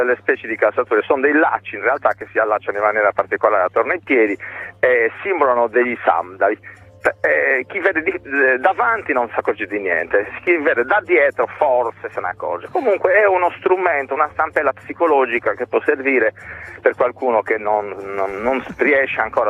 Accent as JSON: {"language": "Italian", "town": "Cagliari", "region": "Sardinia", "country": "Italy", "lives_now": "Quartu Sant'Elena, Italy", "said": "No, sono di Cagliari, ma insomma abito a Quartus, a 5 km da Cagliari."}